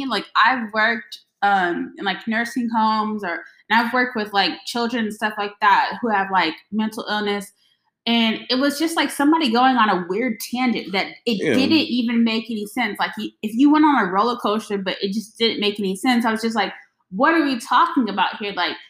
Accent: Canada; I'm Canadian.

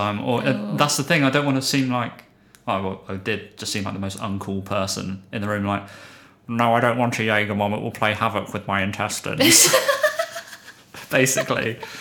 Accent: South West England, United Kingdom; I'm from the West Country.

